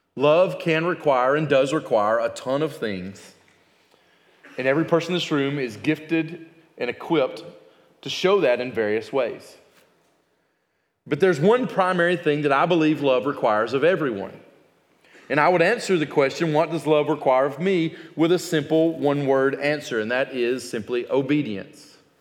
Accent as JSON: {"language": "English", "region": "Alabama", "country": "United States", "tie": "born or raised there", "said": "I grew up in Alabama, so I have an American mindset."}